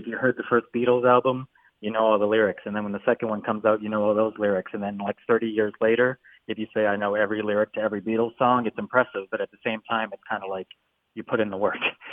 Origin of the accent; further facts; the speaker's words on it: Vancouver, British Columbia, Canada; I'm from Vancouver